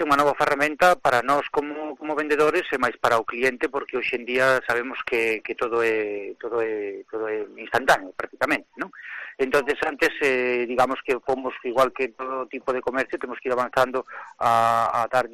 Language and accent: Galician; Galicia, Spain; Nós somos galegos